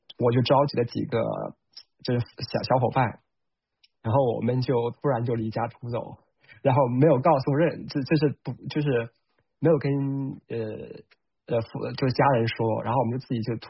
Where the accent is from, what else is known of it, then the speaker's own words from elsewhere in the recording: Hunan, China; 是在湘南，就是湖南南部大山里面，就是我们家，你从我们家就可以看到，就是我们家的对面和后面全都是那种连绵的高山。